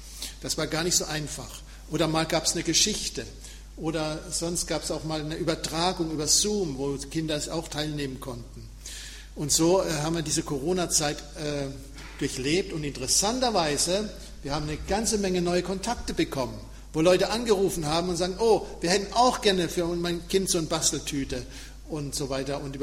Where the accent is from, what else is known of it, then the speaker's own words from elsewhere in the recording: Sehnde, Lower Saxony, Germany; ich komme aus Sehnde.